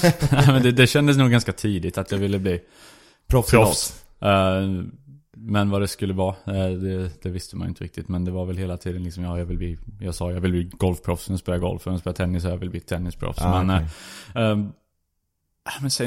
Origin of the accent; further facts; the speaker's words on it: Växjö, Kronoberg County, Sweden; Jag var givetvis en hel del hemma i Växjö. Var på Öland en del.